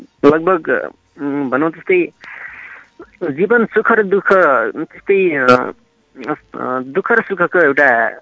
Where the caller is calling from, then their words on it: Bhojpur, Koshi Province, Nepal; म भोजपुरबाट … बोल्दैछु।